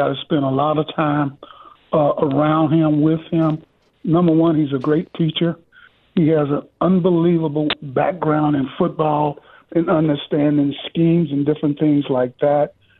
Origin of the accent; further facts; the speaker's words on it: Muscle Shoals, Alabama, United States; I grew up in Muscle Shoals, which is, what, maybe 2 hours from there.